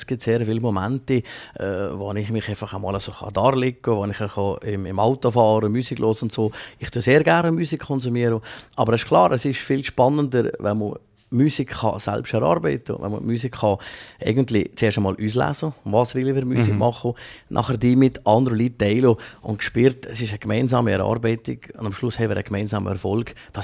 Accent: Valais, Switzerland; in meiner Heimatgemeinde Lake.

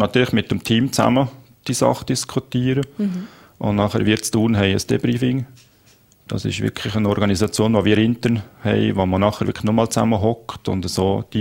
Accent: Valais, Switzerland; now in Thun, Switzerland; Ich sehe mich einfach als Walliser

